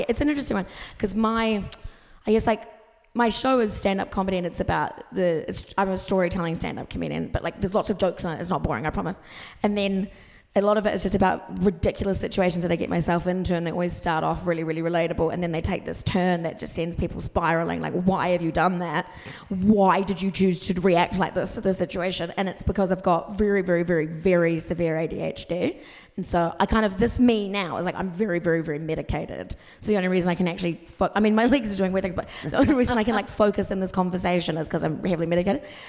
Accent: Wellington, New Zealand; I'm from Wellington.

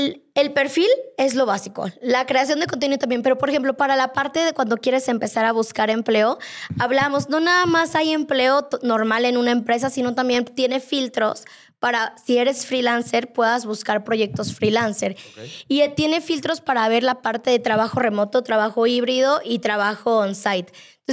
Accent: Puebla, Mexico; si tú eres de Puebla, que yo soy de Puebla

